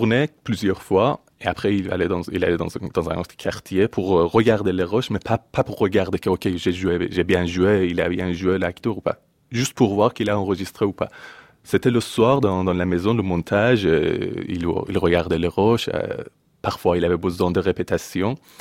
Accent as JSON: {"language": "French", "country": "Iran", "moved": "yes", "lives_now": "France", "said": "Justement, je suis sorti d'Iran après cette condamnation."}